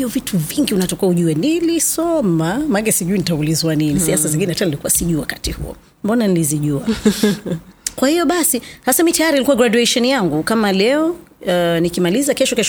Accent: Tanzania; nimetokea Tanzania, ni mwandishi wa habari

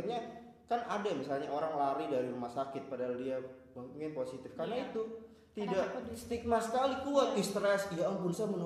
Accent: Papua, Indonesia; apalagi kita tinggal di Papua, lahir besar di Papua

